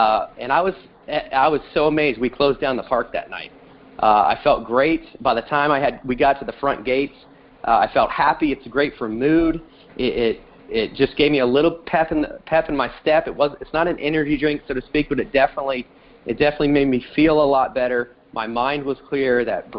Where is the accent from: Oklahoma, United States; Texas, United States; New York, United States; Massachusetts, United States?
Texas, United States; I can't wait to see everybody in 2 weeks coming to my hometown here, down to Texas to get together and learn and train